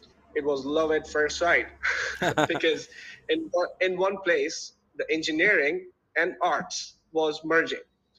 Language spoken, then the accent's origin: English; Pakistan; When I came back to my hometown, I mean, after exchange semester, the professor used to literally laugh at me, because it was, imagine, Pakistan, 2012